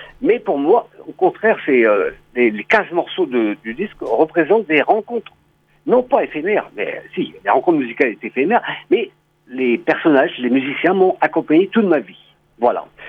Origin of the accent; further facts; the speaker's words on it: Portsall, Brittany, France; born there; now in Plougastel-Daoulas, France; Je suis né à Port-Chal, même village d'ailleurs que … Ensuite, mes arrière-grands-parents étaient originaires de Molène. Donc, j'ai eu aussi un studio à Molène. Et j'habite actuellement à Plougastel, dans la rade de Brest.